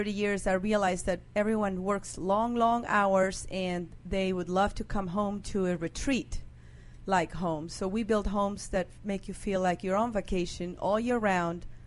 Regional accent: Spain; also born or lived in Chile; I was born in Chile, but raised in Spain.

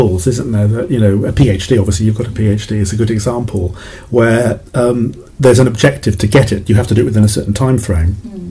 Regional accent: Cardiff, Wales, United Kingdom; I was from Cardiff and we had to study Welsh

